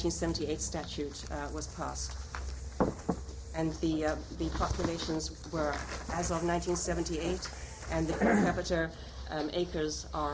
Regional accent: Homer, Alaska, United States; I'm from Homer.

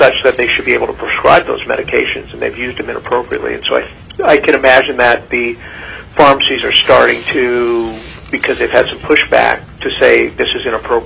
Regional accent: Sitka, Alaska, United States; also born or lived in Palmer; now in Juneau, United States; I'm a family doctor here in Juneau, Alaska. I was born in Palmer and raised in Sitka.

